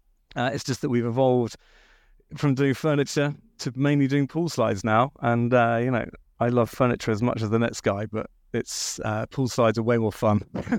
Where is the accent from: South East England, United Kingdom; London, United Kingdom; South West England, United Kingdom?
South West England, United Kingdom; Bath; I was born and bred in Bath